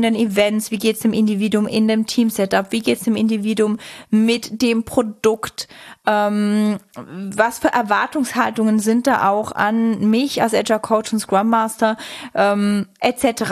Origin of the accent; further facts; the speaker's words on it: Switzerland; Ich bin Schweizerin.